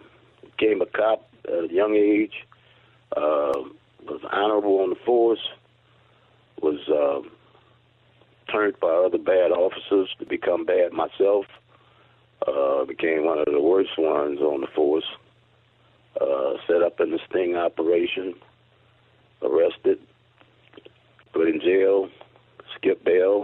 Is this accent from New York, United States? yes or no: no; New Orleans, Louisiana, United States; because I'm from New Orleans and I had never been a hunter